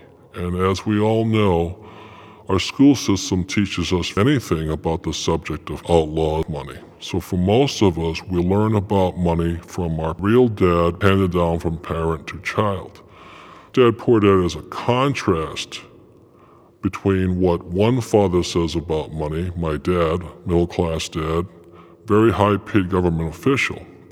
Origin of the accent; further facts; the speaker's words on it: Hawaii, United States; I was raised in Hawaii